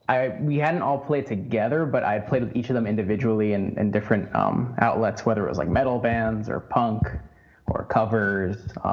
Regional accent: New York, United States; now in New York City, United States; We're from Long Island, but have sort of migrated 40 minutes west to the city.

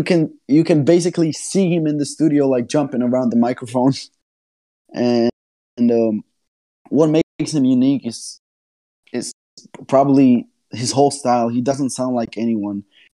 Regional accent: Slovakia; English is a second language; Well, I'm from Slovakia. I'm sure not many people know the country, but it's basically next to Czech Republic, Austria, and Hungary.

